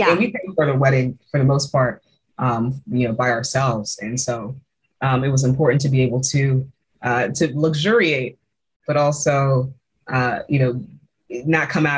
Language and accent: English; New York, United States; And so I grew up on Long Island.